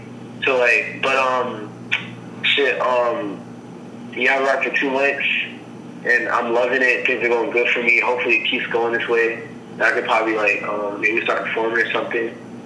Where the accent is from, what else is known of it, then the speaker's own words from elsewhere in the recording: Jamaica; born there; I'm an MC artist. I was born in Jamaica.